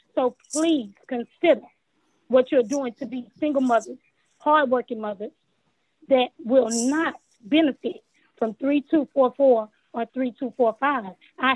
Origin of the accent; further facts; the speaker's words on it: Texas, United States; I am an African-American resident of Fifth Ward. I was born and raised in Fifth Ward.